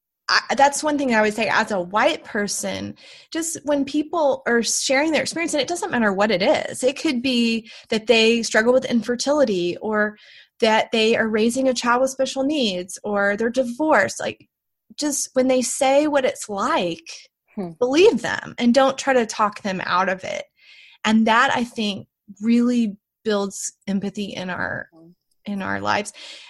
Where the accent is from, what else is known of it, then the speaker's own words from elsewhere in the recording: Southern United States, United States; I grew up in the South, and so I don't know what it's like in other areas of the country